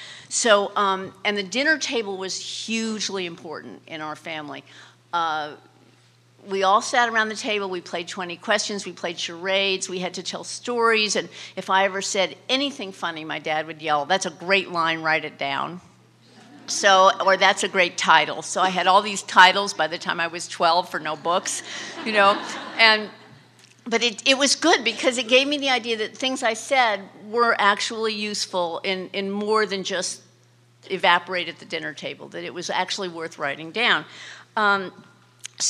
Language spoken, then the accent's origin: English; Beverly Hills, California, United States; I grew up in Beverly Hills. My parents were screenwriters